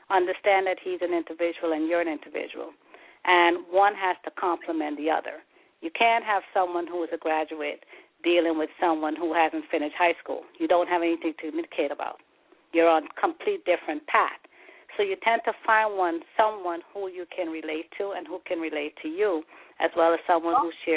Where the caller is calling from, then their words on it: Brooklyn, New York, United States; I'm calling from Brooklyn.